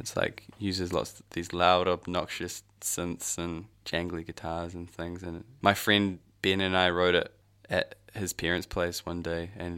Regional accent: Tauranga, Bay of Plenty, New Zealand; moved away as an adult; now in Auckland, New Zealand; Because I'm from Tauranga, and so like, the first year I moved up to Auckland, I wrote that song.

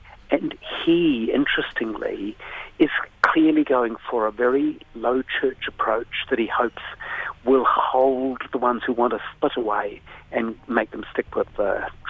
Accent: South Island, New Zealand; I come from the South Island, and I always reckon that the South Island is miles behind the North in terms of awareness of Taha Māori.

